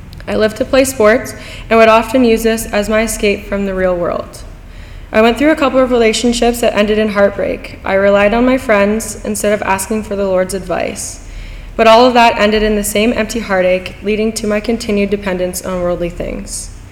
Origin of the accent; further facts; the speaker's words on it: Selkirk, Manitoba, Canada; born there; I was born in Selkirk, Manitoba, into a non-Christian home.